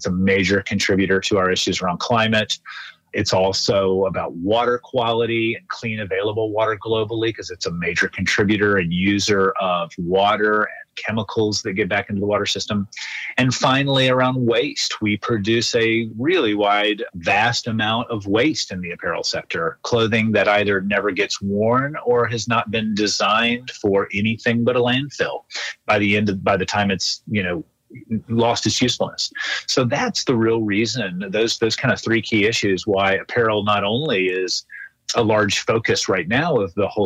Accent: Florida, United States; I grew up in the southeastern United States. I grew up in North Florida and was educated in Virginia and Georgia.

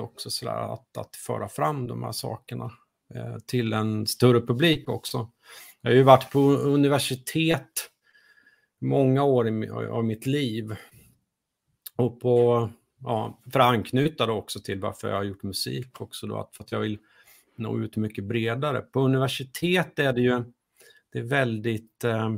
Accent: Jönköping, Jönköping County, Sweden; hemma på den här gården jag växte upp på utanför Jönköping.

